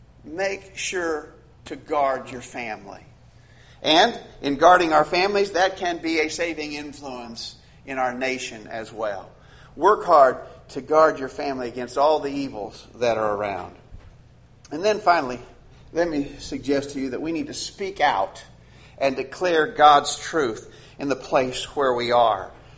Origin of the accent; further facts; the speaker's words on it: Columbia, Tennessee, United States; I may not be able to do anything in my hometown of Columbia, Tennessee